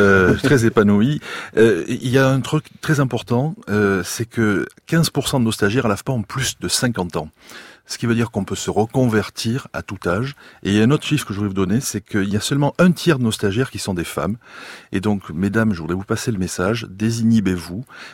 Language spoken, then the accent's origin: French; Marseille, Provence-Alpes-Côte d'Azur, France; Alors, moi, je suis Marseillais